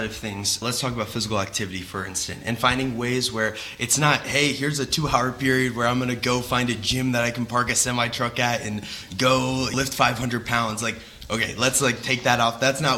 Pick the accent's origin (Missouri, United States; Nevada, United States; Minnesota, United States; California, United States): Missouri, United States; St. Louis; I'm from St. Louis, and I was working in a PT clinic down there